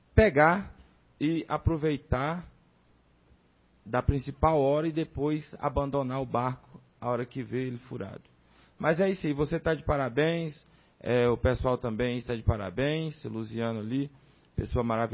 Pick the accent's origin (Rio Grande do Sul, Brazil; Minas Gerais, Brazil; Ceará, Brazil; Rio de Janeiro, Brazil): Minas Gerais, Brazil; Urucuia; born there; eu nasci ali no Urucuia, meu pai mora lá até hoje, certo?